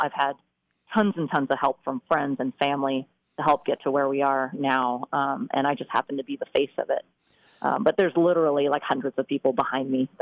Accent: Portland, Oregon, United States; So I was born and raised in Portland. So this is feeling really special, being my hometown.

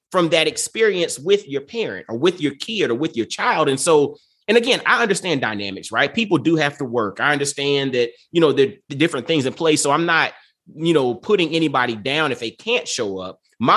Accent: Augusta, Georgia, United States; You know, I grew up in Augusta, Georgia. You grew up in New York City.

